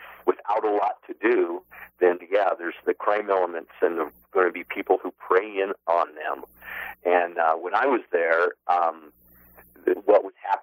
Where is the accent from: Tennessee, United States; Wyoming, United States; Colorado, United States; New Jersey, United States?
Wyoming, United States; And in this case, I'm from Wyoming